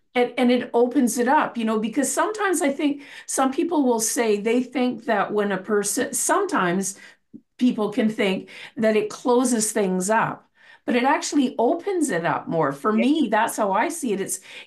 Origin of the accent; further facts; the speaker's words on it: Canada; I'm a girl from Canada.